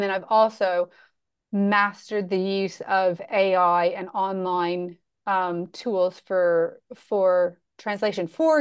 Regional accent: Canada; now in United Kingdom; being a Canadian in the UK

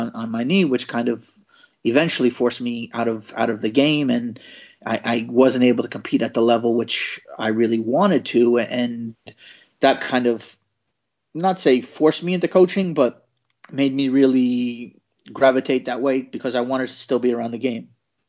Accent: California, United States; also born or lived in New York; I grew up, I was born just outside New York City, but I pretty much grew up in California. And, you know, that for me was where I learned the game.

